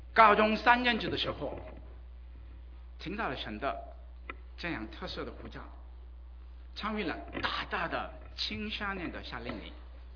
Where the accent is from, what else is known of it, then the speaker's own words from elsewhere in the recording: South Korea; Chinese is a second language; moved away as an adult; also born or lived in Beijing, China / United States; now in Los Angeles, United States; 其实我不算是中国人，但是我在北京生活了超过十年啊，还有两年之前回到洛杉矶，我是韩国出生的，还有在韩国生活了差不多20多年，以后移民到美国，啊，还有在美国生活了20多年。